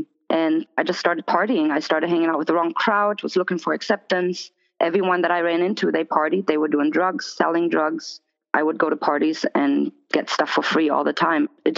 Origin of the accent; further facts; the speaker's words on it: Germany; I was born and raised in Germany, actually, and my father opened up pretty much a drug rehab, but it was a Christian ministry, and it was for heroin addicts.